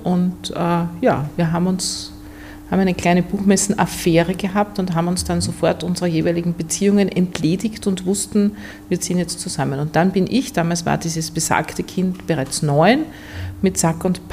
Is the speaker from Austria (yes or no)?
yes; Upper Austria, Austria; also born or lived in Munich; Vater war Ingenieur und der hatte einen Job in München und deswegen bin ich dort mehr oder weniger zufällig zur Welt gekommen. Als ich 2,5 war, sind wir wieder zurück nach Oberösterreich. Ja, ich bin Österreicher, habe auch keine Erinnerungen an München.